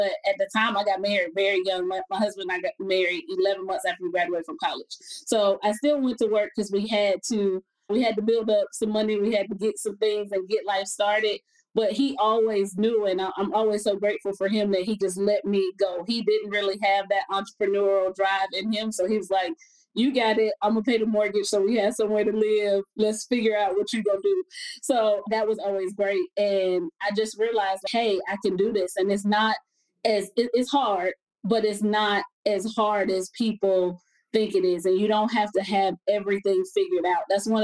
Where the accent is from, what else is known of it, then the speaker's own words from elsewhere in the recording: Chicago, Illinois, United States; I grew up in Chicago. I'm from the west side of Chicago.